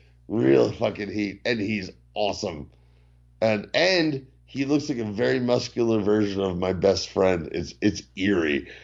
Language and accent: English; New Jersey, United States; I'm from Jersey.